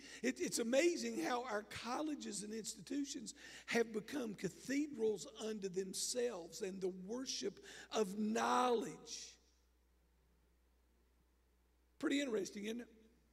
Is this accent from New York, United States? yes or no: no; West Virginia, United States; I've been asked some interesting questions when folks find out I'm from West Virginia